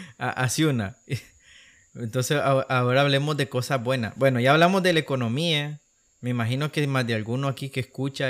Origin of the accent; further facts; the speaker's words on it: Nicaragua; empatía de que somos nicaragüenses, digo yo.